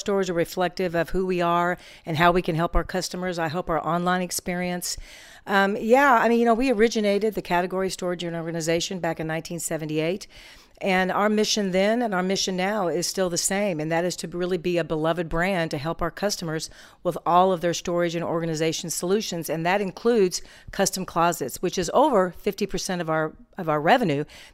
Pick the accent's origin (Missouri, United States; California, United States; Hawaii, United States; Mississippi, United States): Missouri, United States; Independence; moved away as an adult; now in Dallas, United States; No, I'm not. I'm from Independence, Missouri, but I went to school here at SMU, graduated in 77 with a degree in political science, and stayed and love it.